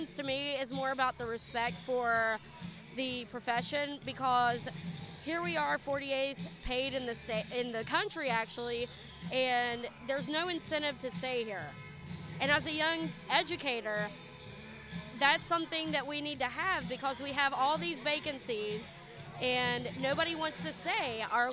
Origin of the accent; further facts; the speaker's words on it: West Virginia, United States; I'm from Kanawha County.